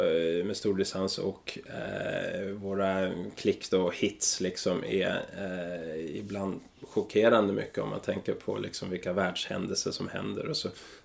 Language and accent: Swedish; Sweden; also born or lived in United States; de bodde i USA, jag är född i USA, även om jag flyttade hem när jag var 3 år gammal